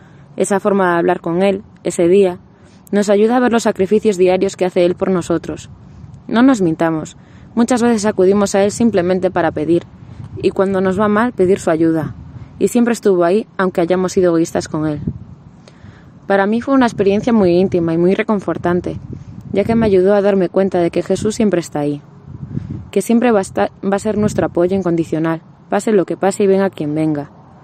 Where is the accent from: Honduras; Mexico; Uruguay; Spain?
Spain; Ourense, Galicia; soy de Ourense